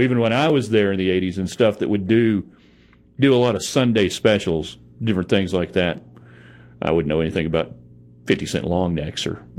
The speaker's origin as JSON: {"language": "English", "town": "Odessa", "region": "Texas", "country": "United States", "tie": "born or raised there", "said": "I grew up in Odessa."}